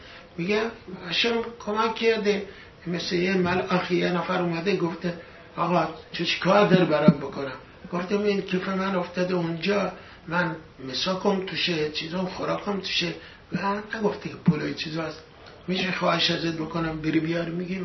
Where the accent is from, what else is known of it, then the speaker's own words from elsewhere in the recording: Iran; moved away; من چند دهه پیش که از ایران اومدیم بیرون،